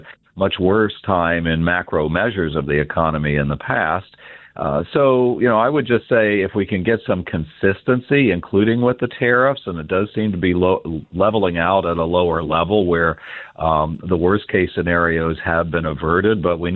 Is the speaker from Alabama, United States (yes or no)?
no; Kansas, United States; I will tell you briefly that, you know, I grew up in Kansas.